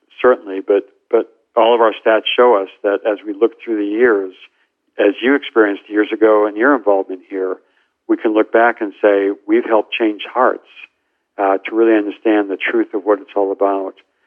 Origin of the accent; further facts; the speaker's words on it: Boston, Massachusetts, United States; Here we were in Boston. I grew up in the Boston area.